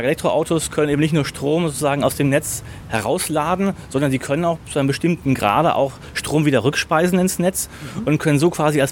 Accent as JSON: {"language": "German", "region": "North Rhine-Westphalia", "country": "Germany", "said": "ich komme aus NRW, dann gibt es bei mir vor Ort eine Genossenschaft zum Beispiel"}